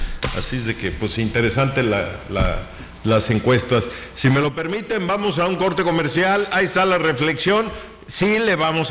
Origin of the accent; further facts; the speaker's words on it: Yucatán, Mexico; Sí, somos los yucatecos, somos espléndidos.